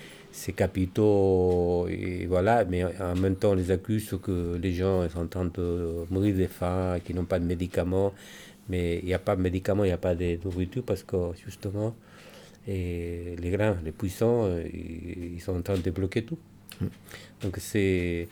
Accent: Chile; Oui, et ça a été plus facile pour l'Amérique latine, puisque je viens de Chili.

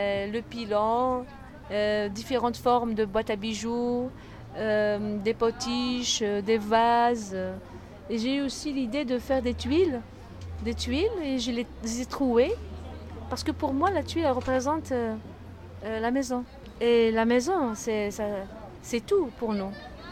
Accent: Tizi Ouzou, Tizi Ouzou Province, Algeria; now in Oran, Algeria; parce que je suis née à Tizi Ouzou, mariée, maintenant je suis installée à Oran.

